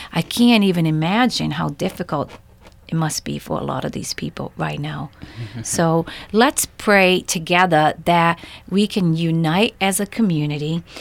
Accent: Brazil; I grew up in Brazil, and it was very different.

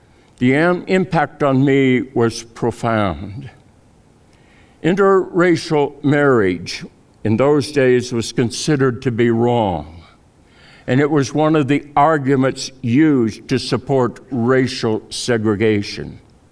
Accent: Fort Collins, Colorado, United States; I grew up here in Northern Colorado and in Fort Collins.

